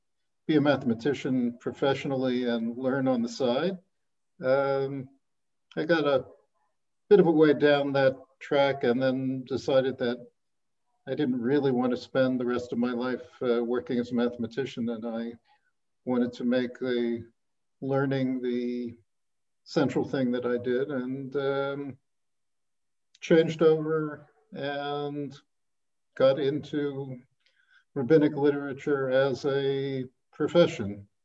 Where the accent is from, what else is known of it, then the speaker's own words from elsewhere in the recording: New York, United States; I grew up in New York in a modern Orthodox family and setting. Studied at Yeshiva University High School